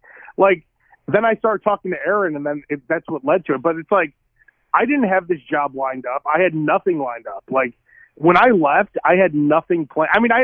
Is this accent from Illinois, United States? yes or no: yes; Chicago, Illinois, United States; now in Sacramento, United States; So, I'm from Chicago. I'm born in Chicago. So, I've pretty much been in Chicago the entire time. It's different leaving Chicago because my family's there